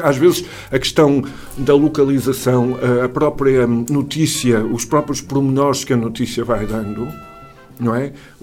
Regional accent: Viana do Castelo, Portugal; also born or lived in Braga; É que eu sou natural de Viana do Castelo, eu nasci...

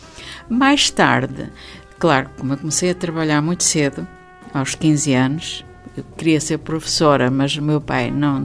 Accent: Landim, Braga, Portugal; lá pela minha terra, Landim, Famalicão, passava eu todas as semanas a buscar livros, desde que aprendi a ler

